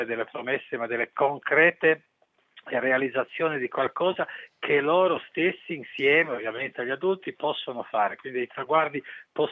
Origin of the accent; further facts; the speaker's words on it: Piedmont, Italy; siamo un po' riservati come piemontesi, insomma, siamo un po' riservati.